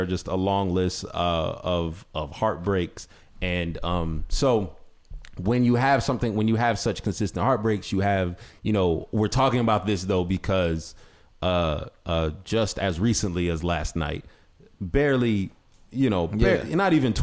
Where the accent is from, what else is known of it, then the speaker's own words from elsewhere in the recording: Ohio, United States; So I'm from Northeast Ohio. You know, we've had a hard time.